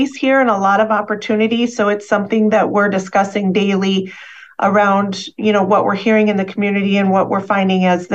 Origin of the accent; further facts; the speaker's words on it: Midwest, United States; Primarily, I'm from the Midwest.